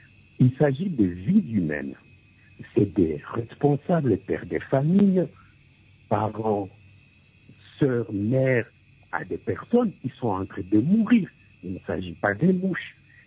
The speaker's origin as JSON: {"language": "French", "country": "DR Congo", "said": "la République démocratique du Congo aujourd'hui, et je confirme que je suis congolais"}